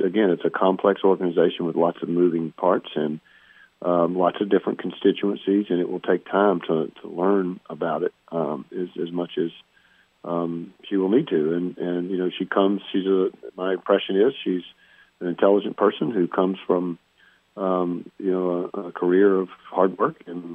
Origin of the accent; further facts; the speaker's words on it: North Carolina, United States; I grew up in North Carolina, had a lot of experience in the state